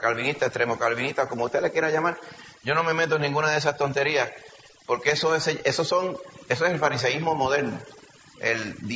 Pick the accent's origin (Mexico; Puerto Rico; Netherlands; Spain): Puerto Rico; Añasco; Ah, pues nosotros somos de Añasco, sabemos de lo que estamos hablando.